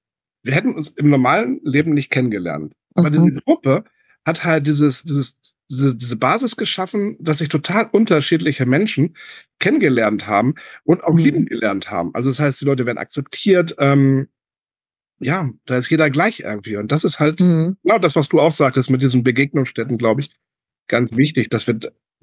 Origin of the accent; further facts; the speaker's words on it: Walsrode, Lower Saxony, Germany; In Walsrode, wo ich herkomme, gibt es ein Kulturzentrum.